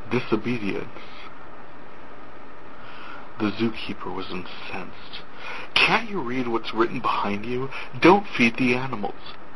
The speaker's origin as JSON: {"language": "English", "region": "North Dakota", "country": "United States", "said": "I am from North Dakota"}